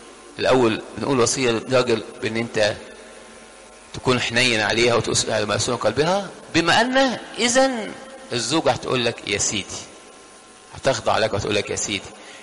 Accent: Egypt; في قلق عندنا احنا كمصريين هنا، خايف للست تمشي البيت

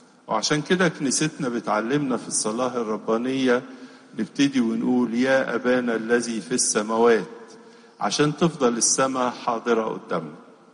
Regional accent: Egypt; بلادنا مصر

